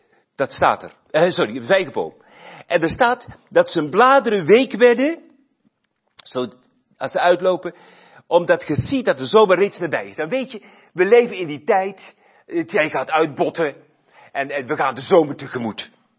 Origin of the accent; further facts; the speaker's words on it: Flanders, Belgium; Bij ons in Vlaanderen zeggen ze, ik ben een Vlaming en daar ben ik fier op.